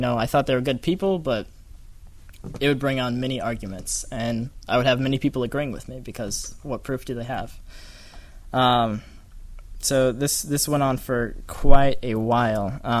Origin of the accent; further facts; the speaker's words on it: Michigan, United States; I'm actually from Michigan, so it gets a little bit cold there.